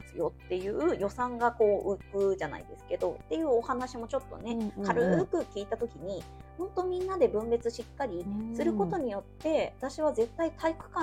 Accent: Oita, Japan; 私地元大分なんですけど

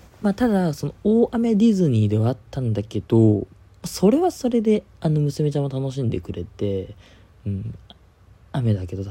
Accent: Adachi, Tokyo, Japan; 足立区の花火大会、秋島の花火大会ですね、うちの地元の方のとか

